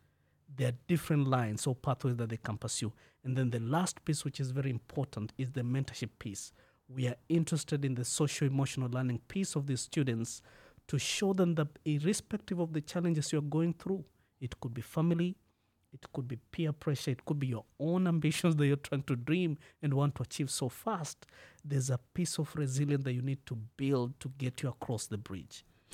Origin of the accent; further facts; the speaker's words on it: Kenya; moved away as an adult; now in United States; I'm originally from Kenya. I've been in the U.S. since 2014.